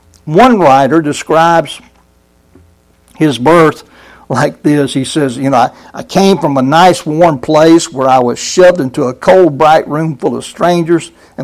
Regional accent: Sterling, Georgia, United States; Its address is Brunswick, Georgia, but the community there is called Sterling, and I was raised in Sterling Baptist Church from my birth.

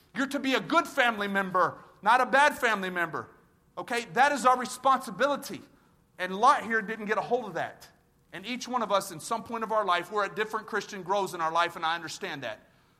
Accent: Texas, United States; I'm from Texas. Forgive me, okay?

